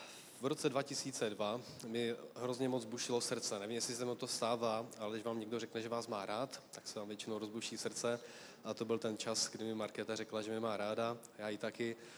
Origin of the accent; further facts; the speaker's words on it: Kroměříž, Zlín Region, Czechia; A jenom tak pro zajímavost, pocházím vlastně z Kroměříže.